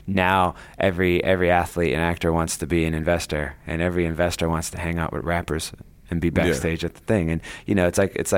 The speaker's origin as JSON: {"language": "English", "region": "Ohio", "country": "United States", "tie": "born or raised there", "said": "Okay, so that's where I grew up. I was born an hour south of Cleveland, went to college in Cleveland."}